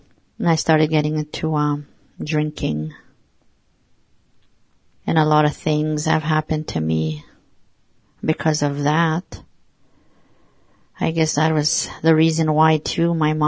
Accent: Birch River, Manitoba, Canada; born there; I'm from Sapotoya Cree Nation, and I live here in Swan River, Manitoba. I was born in Birch River. There were 17 of us in the family

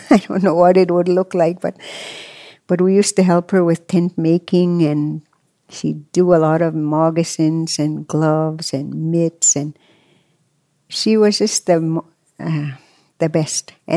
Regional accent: Goodfish Lake, Alberta, Canada

